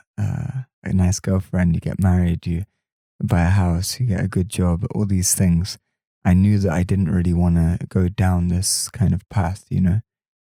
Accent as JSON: {"language": "English", "region": "England", "country": "United Kingdom", "tie": "born or raised there", "said": "I grew up in the countryside of England, really beautiful nature and very beautiful upbringing"}